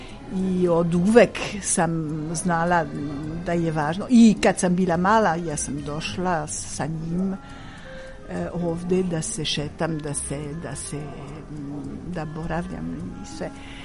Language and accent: Serbian; France; Serbian is a second language; ja sam francuskinja, ja sam inače vezana sa Srbijom, zato što mi je